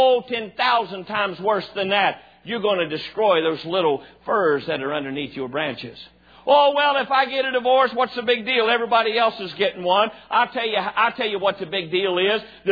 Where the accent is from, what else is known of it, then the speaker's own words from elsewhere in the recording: Cross Lanes, West Virginia, United States; also born or lived in Brookhaven; when I was just a little guy growing up in Brookhaven and Cross Lanes, West Virginia